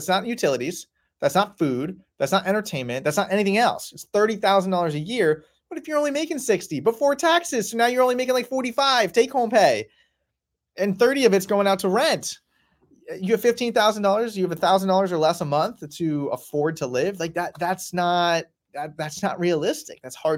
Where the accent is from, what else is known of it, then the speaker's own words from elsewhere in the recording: Sarasota, Florida, United States; I grew up in Sarasota. This is all brand new.